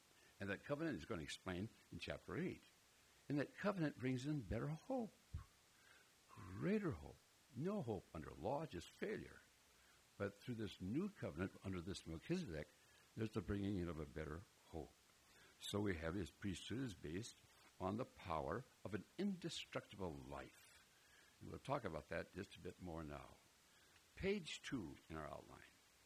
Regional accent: Minnesota, United States; Well, I grew up in Minnesota, where the men are men and pansies are flowers.

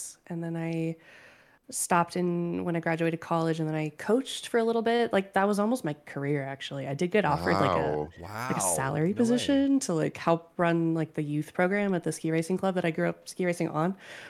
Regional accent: Hong Kong; born there; also born or lived in Singapore; I was born in Hong Kong, actually. Yes. Lived in Singapore for a little bit.

